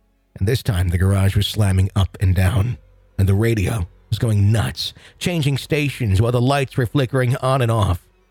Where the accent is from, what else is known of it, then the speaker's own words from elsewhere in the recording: Indiana, United States; I'll start off by saying that the town I was growing up in Indiana was a good one.